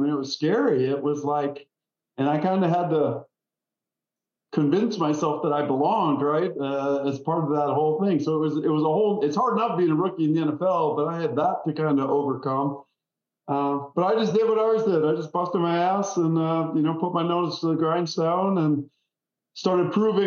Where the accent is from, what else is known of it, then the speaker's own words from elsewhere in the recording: Wisconsin, United States; So 5 years in my home state in Wisconsin, playing for the Packers, and then 5 years here in the Jaguars, and called it quits after that and decided to stay down here.